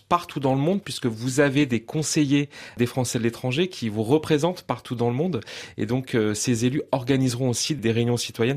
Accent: France; now in Cambodia; nous, en tant que Français de l'étranger, vous savez, on est les porte-drapeaux de notre beau pays partout dans le monde.

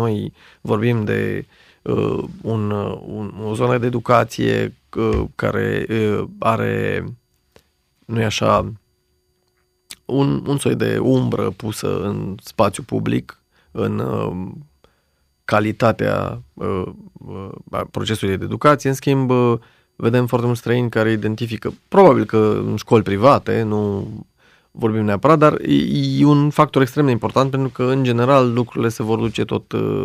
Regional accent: Romania; Noi, ca și business, nu l-am creat deloc românește și nici doar în România. Doar întâmplător, noi suntem români.

